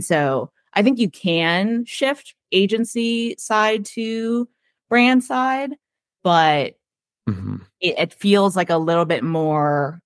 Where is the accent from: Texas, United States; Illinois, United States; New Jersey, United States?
New Jersey, United States; because I am from New Jersey, that I mentioned, but my sister had lives in California.